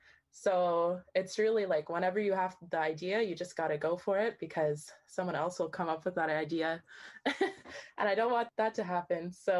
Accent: Tuktoyaktuk, Northwest Territories, Canada; now in Toronto, Canada; So I just said that … I am originally from Tukta Yoktu, but I live now in Toronto.

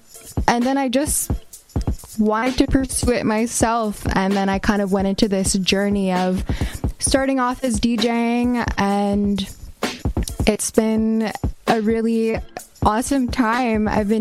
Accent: Kahnawake, Quebec, Canada; I am from the Mohawk Nation of Gunawage

